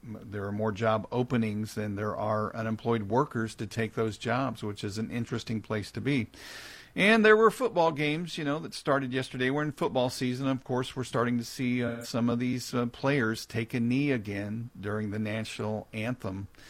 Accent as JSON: {"language": "English", "region": "Missouri", "country": "United States", "tie": "born or raised there", "said": "Let's go to Dale in my home state of Missouri."}